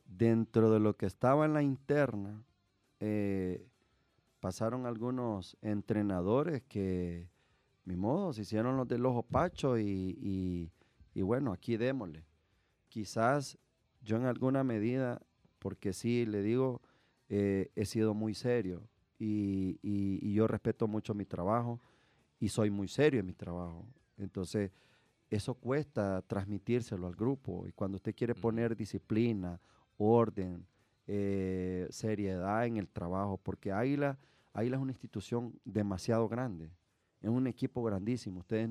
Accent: El Salvador; nosotros va como salvadoreños

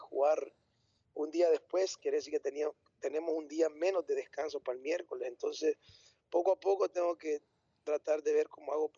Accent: El Salvador; como todo salvadoreño, pienso yo

